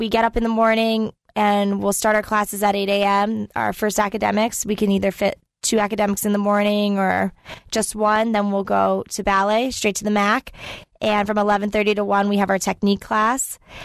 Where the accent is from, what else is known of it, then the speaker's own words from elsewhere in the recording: Boca Raton, Florida, United States; I'm from Boca Raton, Florida, originally.